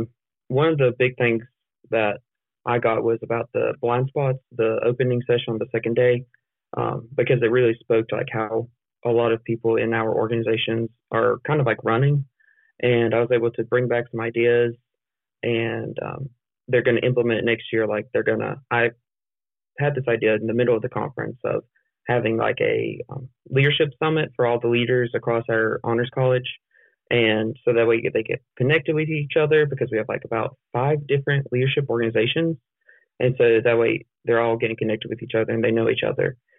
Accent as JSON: {"language": "English", "town": "Taylorsville", "region": "North Carolina", "country": "United States", "said": "I'm from Taylorsville, North Carolina, which is a very rural county."}